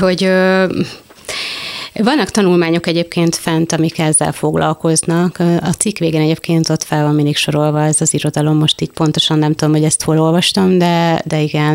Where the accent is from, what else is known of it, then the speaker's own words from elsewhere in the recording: Budapest, Hungary; a 6. kerületben nőttem fel, ott az Állatkert környékén